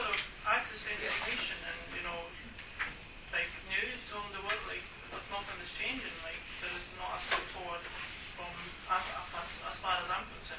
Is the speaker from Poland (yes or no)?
yes; Poland; Absolutely, like I'm from Poland